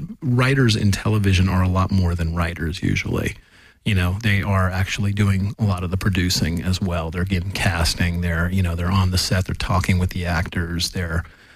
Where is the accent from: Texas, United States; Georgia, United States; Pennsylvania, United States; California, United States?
California, United States; Los Angeles; I was from Los Angeles, because they knew that the producers, the writer-producers were all out of Los Angeles.